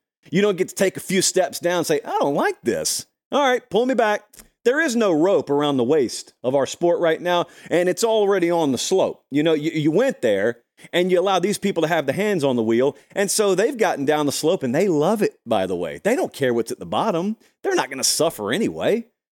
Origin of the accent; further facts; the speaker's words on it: the South, United States; I grew up in the South.